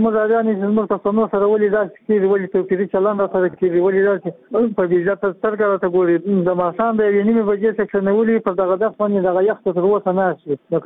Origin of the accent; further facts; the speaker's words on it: Kandahar, Afghanistan; now in Mazar-i-Sharif, Afghanistan; زه د کندهار اوسیدونکو یم.